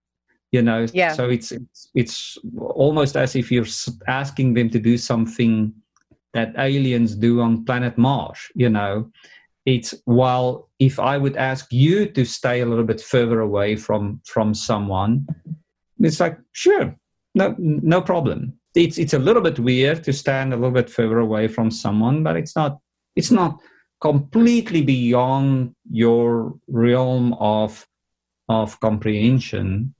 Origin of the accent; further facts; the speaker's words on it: South Africa; I think if I can just start with my home country, South Africa